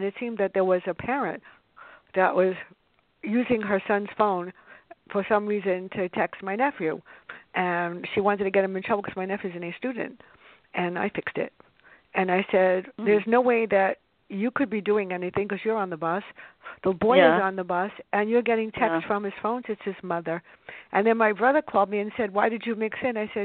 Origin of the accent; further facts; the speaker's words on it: Bronx, New York, United States; Well, I taught in a tough school in the Bronx, and I grew up in the South Bronx